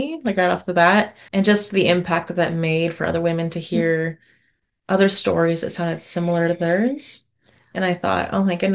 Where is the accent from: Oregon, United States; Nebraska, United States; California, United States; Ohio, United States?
Oregon, United States; also born or lived in Florida; A lot of my childhood was spent here in Oregon, but the first like maybe 8 years was in Florida.